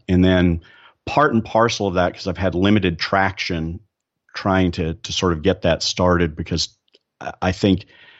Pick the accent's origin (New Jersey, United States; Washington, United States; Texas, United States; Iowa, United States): Texas, United States; Dallas; I'm from Dallas, have married, have two boys